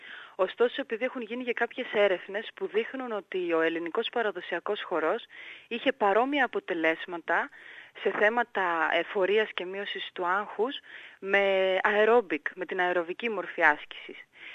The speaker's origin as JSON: {"language": "Greek", "country": "Greece", "said": "Έρχομαι από την Ελλάδα."}